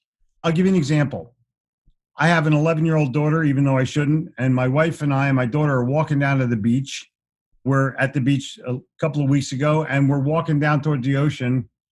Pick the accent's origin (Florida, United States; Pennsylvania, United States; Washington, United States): Pennsylvania, United States; Philadelphia; You know, I neglected to tell you I'm from Philly